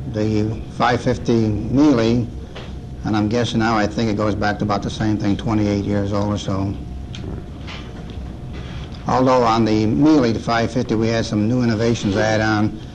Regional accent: Buffalo, New York, United States

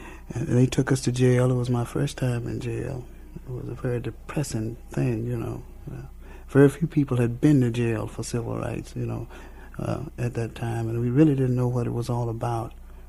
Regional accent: Knoxville, Tennessee, United States; I'm from Knoxville, Tennessee.

